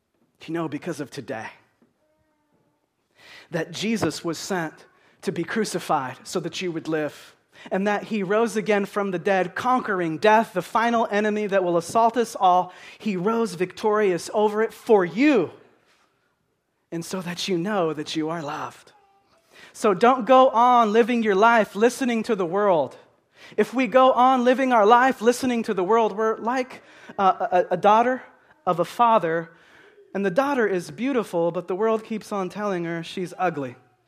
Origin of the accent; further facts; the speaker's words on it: Roseburg, Oregon, United States; We're from Roseburg. We don't care about that, right?